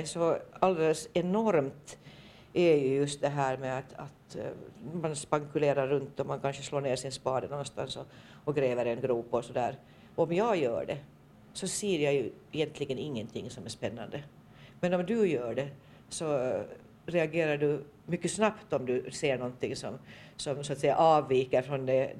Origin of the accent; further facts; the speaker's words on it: Åland, Finland; Nå, här hemma på Åland så kommer vi ju inte så förskräckligt rysligt långt tillbaka i tiden i alla fall.